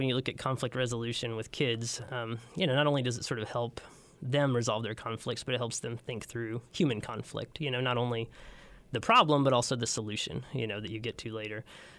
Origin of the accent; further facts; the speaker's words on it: Arkansas, United States; You know, I grew up in Stone County, Arkansas, where there was a library.